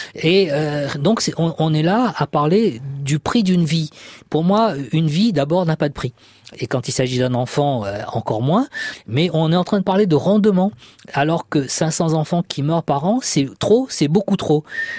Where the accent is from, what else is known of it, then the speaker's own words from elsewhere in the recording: Réunion, France; Je suis de La Réunion, donc c'est effectivement loin.